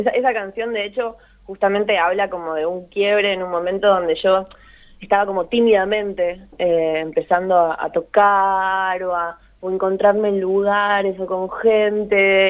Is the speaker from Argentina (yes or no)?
yes; Buenos Aires, Argentina; me crié en Saavedra, fui a un colegio católico que era como un colegio comercial